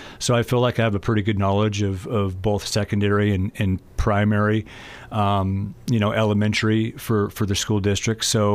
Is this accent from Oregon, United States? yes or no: no; New Plymouth, Idaho, United States; I'm not, actually. I'm actually from Idaho. Grew up in New Plymouth, Idaho.